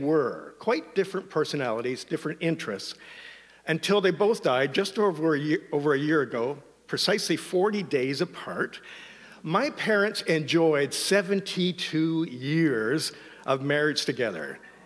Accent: Oakville, Ontario, Canada; Karen and I grew up together in Oakville, Ontario, as little kids.

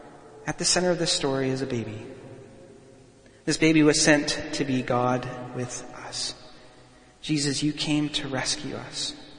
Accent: Alberta, Canada; for me, I grew up in Alberta, and when the snow comes down outside

